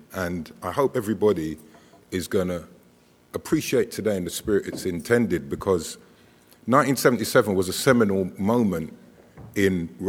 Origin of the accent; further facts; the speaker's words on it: Lewisham, London, United Kingdom; I was born in Lewisham Hospital with my twin brother. We grew up in Lewisham, actually went to this college twice.